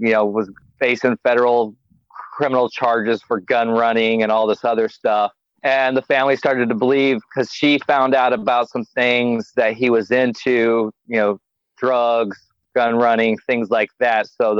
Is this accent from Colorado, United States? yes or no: no; California, United States; born there; Well, in the 80s, I was born in California. We moved around a lot.